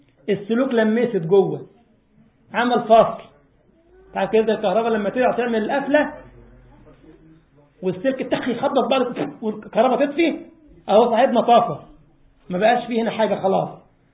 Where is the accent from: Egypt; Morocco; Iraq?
Egypt; طبعا في بلدنا مصر الميكروباص ده كده اللي هو الأوتوبيس الصغير